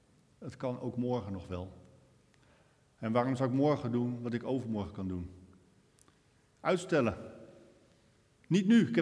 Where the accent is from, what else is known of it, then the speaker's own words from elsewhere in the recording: Netherlands; En waar is een van onze verdiensten dat wij als Hollanders in staat zijn geweest om de dodo uit te roeien.